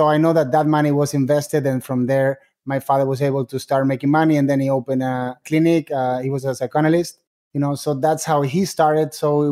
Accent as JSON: {"language": "English", "country": "Spain", "tie": "born or raised there", "said": "You know, it was a little bit different also because I was raised in Spain"}